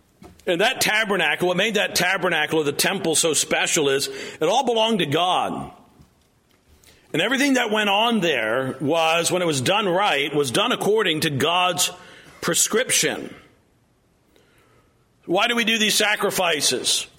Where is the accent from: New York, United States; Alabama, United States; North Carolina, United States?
New York, United States; now in Kentucky, United States; I'm from Kentucky. I live in Kentucky. I'm from New York. I live in Kentucky.